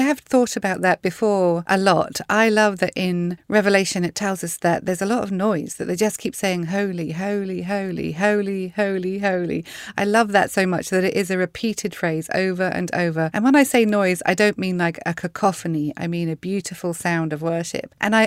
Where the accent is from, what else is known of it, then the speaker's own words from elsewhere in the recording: United Kingdom; Just because I am a Brit does not mean that we're going to be singing British songs.